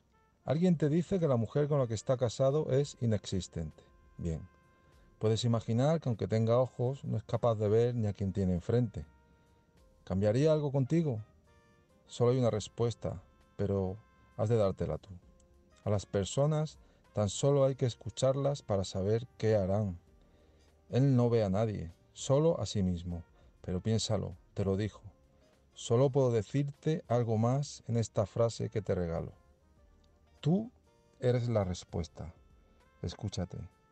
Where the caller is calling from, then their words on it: Salamanca, Castile and León, Spain; corresponsal de Salamanca